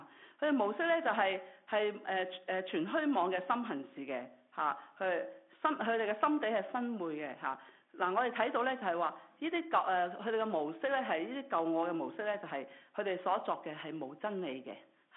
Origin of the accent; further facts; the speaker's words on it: China; 咁咧我哋中国人你睇呢个嘅红呢啲嘅春联亦都系好相似嘅吓